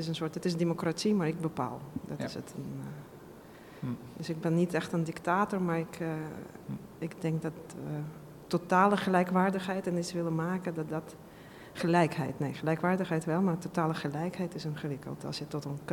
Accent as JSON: {"language": "Dutch", "region": "Moscow", "country": "Russia", "tie": "born or raised there", "second_language": "Dutch", "moved": "yes", "said": "Ik kom uit zeg maar, wat toen slechtste wijk van Moskou was."}